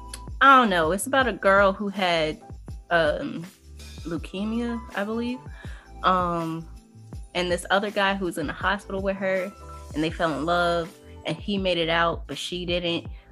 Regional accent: New York, United States; Okay. I'm from New York. It's me and my best friend's favorite movie, my guy best friend. We both from New York, so we can relate to that movie.

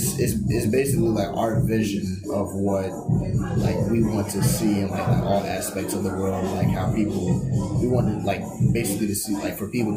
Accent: Trenton, New Jersey, United States; also born or lived in Roebling; I'm from Trenton. I grew up in Trenton. I grew up in Roebling a little bit. Finished high school.

